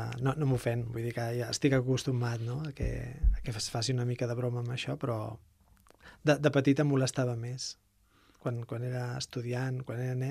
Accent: Barcelona, Catalonia, Spain; born there; El meu avi, de fet, va néixer a Ponts i va emigrar a Barcelona, on va néixer el meu pare, i també hi vaig néixer jo, a Barcelona.

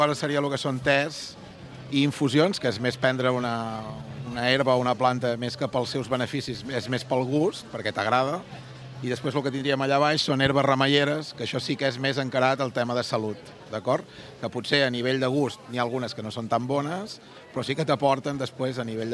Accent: La Bisbal d'Empordà, Catalonia, Spain; De la Bisbal d'Empordà.

